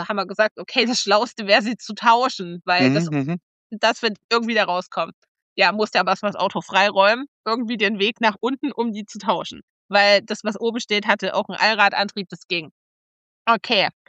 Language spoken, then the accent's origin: German; Thuringia, Germany; ich bin Thüringerin, ich komme aus dem Thüringer Wald, ich kenne Schnee, kenne auch Schnee aus dem Erzgebirge bei meiner Schwiegerfamilie.